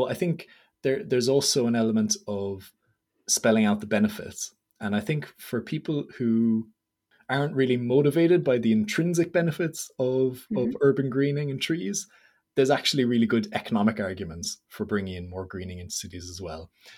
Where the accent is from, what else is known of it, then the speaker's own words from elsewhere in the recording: Ireland; quite, I guess, important to me as an Irish person